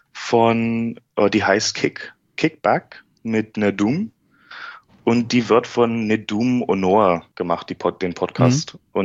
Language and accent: German; Berlin, Germany; Ja, ich komme aus Berlin.